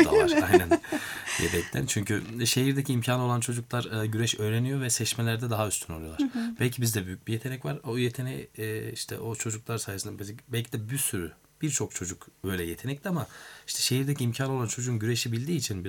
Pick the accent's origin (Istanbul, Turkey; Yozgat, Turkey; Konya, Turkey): Yozgat, Turkey; Ben 1989 Yozgat doğumluyum. Ve Yozgat'a 17 kilometrede yakın bir köyde, Kavurgalı köyünde büyüdüm.